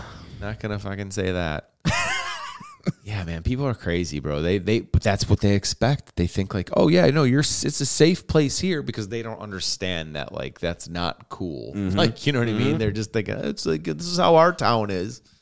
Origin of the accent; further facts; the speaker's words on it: Buffalo, New York, United States; I've always, you know, I'm from Buffalo, New York. It's no secret.